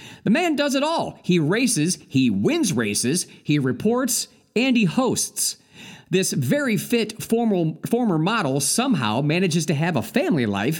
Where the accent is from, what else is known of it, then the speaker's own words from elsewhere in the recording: Ohio, United States; I mean, I'm from Ohio, and I've been to all the other tracks, never Norwalk.